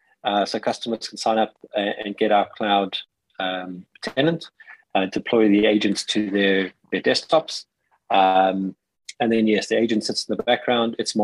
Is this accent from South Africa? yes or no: yes; South Africa; now in United Kingdom; I am a South African living in the UK.